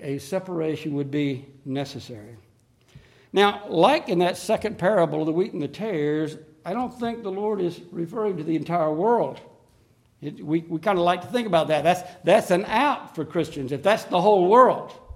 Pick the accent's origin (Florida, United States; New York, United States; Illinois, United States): Florida, United States; And, you know, I'm from Florida. I don't even like the idea of it's already too much winter for me.